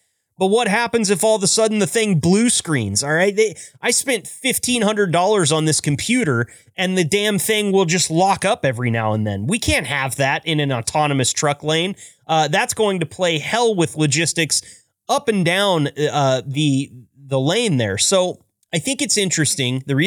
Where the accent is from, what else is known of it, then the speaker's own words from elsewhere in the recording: Oregon, United States; actually headquartered in my home state of Oregon in the beautiful city of Portland.